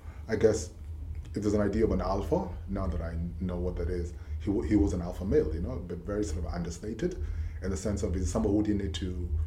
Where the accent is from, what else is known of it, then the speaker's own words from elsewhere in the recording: Nairobi, Kenya; also born or lived in Kisumu; now in Amsterdam, Netherlands; I was born in Kisumu in the early 70s. My dad was a hospital administrator, so he moved to Nairobi by 1979, and since then, literally, I became a Nairobi resident. So Nairobi largely is where I grew